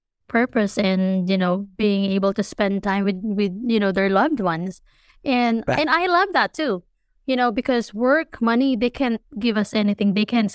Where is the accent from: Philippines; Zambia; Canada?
Philippines; moved away as an adult; now in United States; You know, I grew up in the Philippines. You know, I'm 33 years old. And when I was 29, I moved to the States.